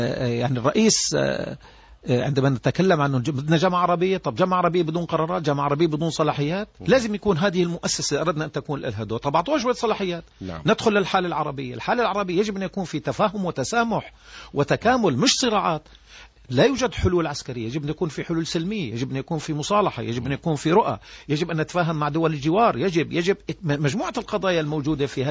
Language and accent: Arabic; Palestine; احنا يعني حقيقة تعرضنا في الفترة الماضية كفلسطينيين إلى حالة صعبة جدا جدا جدا